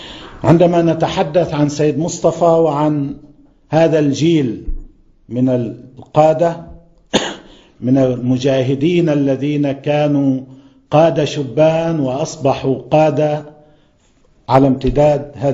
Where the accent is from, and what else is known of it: Lebanon